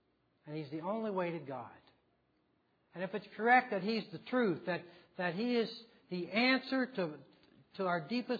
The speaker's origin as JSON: {"language": "English", "town": "Frostburg", "region": "Maryland", "country": "United States", "tie": "born or raised there", "said": "I was visiting Frostburg not long ago, and we plan on going there again next weekend, my hometown."}